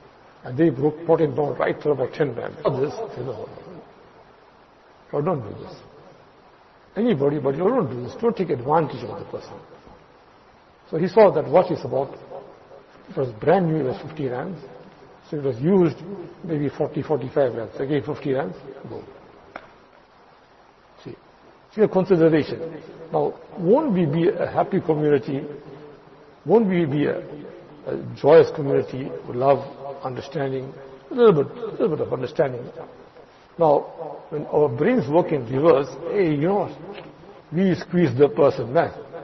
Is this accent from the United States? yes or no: no; India; moved away; I can remember when I came from India.